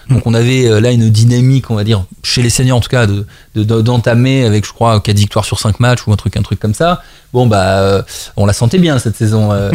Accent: Paris, Île-de-France, France; Alors moi je suis parisien, donc ça me va bien.

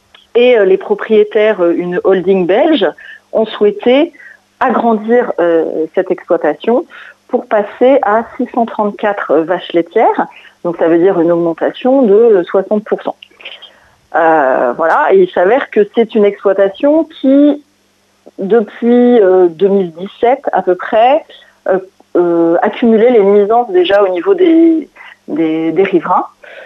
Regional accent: Normandy, France; now in Houlbecq-Cocherel, France; moi je suis une Normande, une cauchoise à l'origine et j'habite à Houlbecq-Cocherel depuis bientôt 15 ans maintenant.

